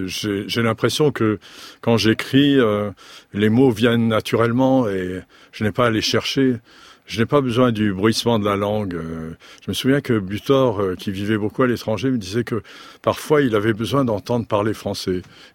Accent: France; also born or lived in Mexico / United States; je suis né mauricien à Nice, donc j'étais considéré un peu comme un corps étranger à Nice. Ensuite, j'ai grandi en France, mais quand il a fallu trouver du travail, j'ai dû m'expatrier

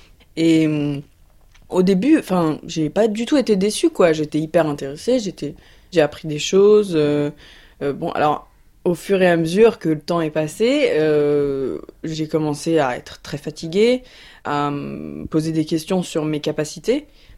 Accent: Bagnolet, Île-de-France, France; Donc j'ai grandi à Bagnolet, j'ai grandi dans un milieu plutôt populaire.

